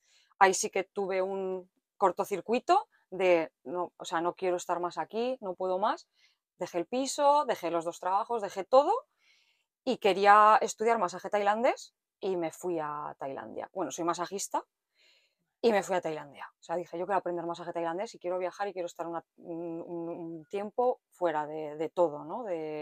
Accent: Zaragoza, Aragon, Spain; soy de aquí de Zaragoza, vivo en una autocaravana, llevo 1 año y medio, más o menos, viviendo en una autocaravana.

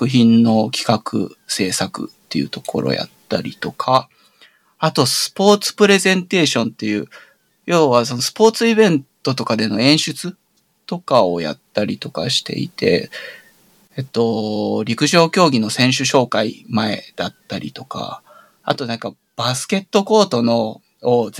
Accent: Osaka, Japan; よろしくお願いします。1985年の生まれで大阪出身なんですけど、

